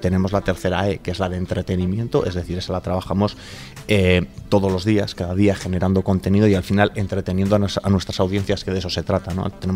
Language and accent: Spanish; Bilbao, Basque Country, Spain; porque somos de Bilbao, estamos orgullosos de ser de Bilbao, de Vizcaya